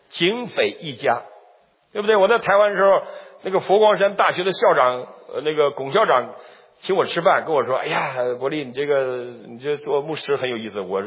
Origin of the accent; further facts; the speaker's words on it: Northeast China, China; 你我是东北人，我还不懂。小时候文革的时候，小的时候啊，我去农村去我伯父家